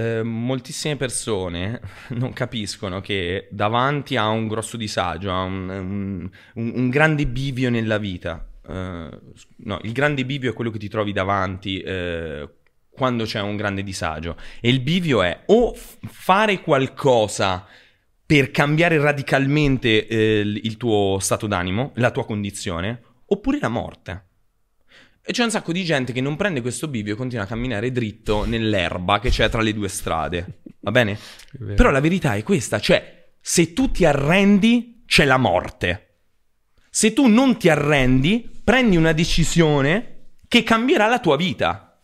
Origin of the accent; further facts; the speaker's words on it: Perugia, Umbria, Italy; Guarda, io sono di Perugia